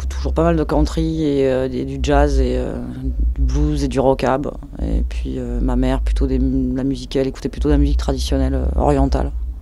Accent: Lausanne, Vaud, Switzerland; j'ai 30 ans. Je viens de Lausanne, je travaille à Genève

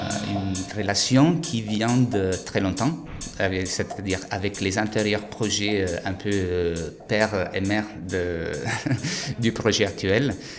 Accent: Italy; now in Spain; je viens d'Italie mais j'habite en Espagne ça fait 15 ans

